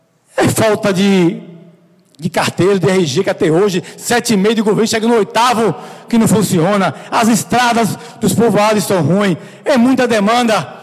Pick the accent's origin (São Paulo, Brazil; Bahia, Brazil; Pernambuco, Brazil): Bahia, Brazil; Baixa Grande; dizer ao povo da minha terra: conte comigo, com esse vereador que está para aqui para defender a população baixagrandense